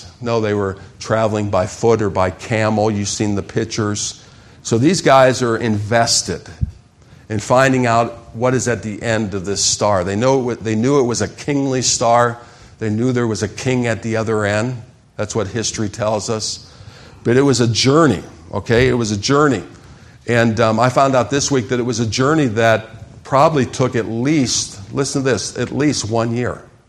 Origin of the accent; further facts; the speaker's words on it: Dayton, Ohio, United States; when I was growing up in Dayton, Ohio, it seemed like searchlights were out all the time.